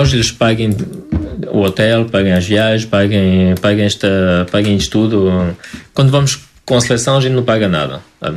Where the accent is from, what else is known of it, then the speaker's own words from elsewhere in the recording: Soure, Centro, Portugal; Sou de Soure, ao pé de Coimbra.